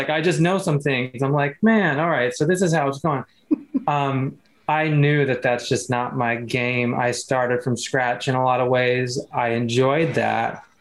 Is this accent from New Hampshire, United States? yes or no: no; California, United States; He's from the Bay. I'm from the Bay.